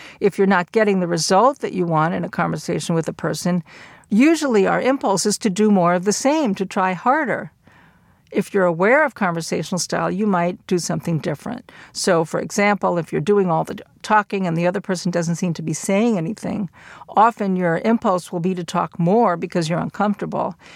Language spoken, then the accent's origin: English; Brooklyn, New York, United States; I grew up in Brooklyn, New York, and my sense of physical distance is a fairly close one.